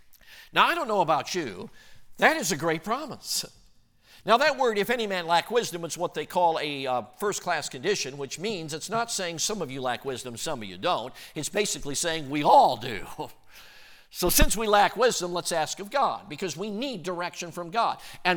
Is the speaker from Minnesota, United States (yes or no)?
no; Illinois, United States; now in Wisconsin, United States; Now, I'm an upper Midwesterner. You know what that means? I was raised first in Illinois, now Wisconsin. I'm an upper Midwesterner.